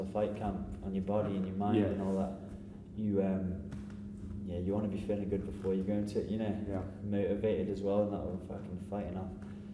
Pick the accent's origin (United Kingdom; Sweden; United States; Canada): United Kingdom; Birmingham, West Midlands; I'm from Birmingham, so originally from near Birmingham